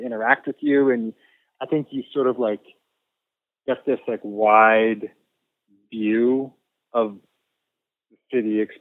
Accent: California, United States; also born or lived in New York; I grew up in the Bay Area, and I went to college in Southern California. And then I moved to New York after starting my journalism career. And I moved back home after 10 years.

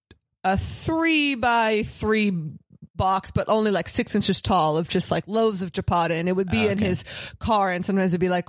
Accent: Pittsburgh, Pennsylvania, United States; before I was in fifth grade, I grew up in Pittsburgh, we had never seen the ocean.

